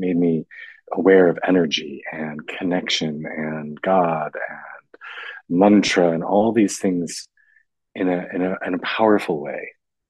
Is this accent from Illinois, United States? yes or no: yes; Chicago, Illinois, United States; also born or lived in Maryland / Los Angeles / Florida; now in Washington, D.C., United States; I live in Washington, D.C. right now. I grew up in Chicago and I've lived a few different places. I've lived in Maryland, Los Angeles, Florida, and now Washington, D.C.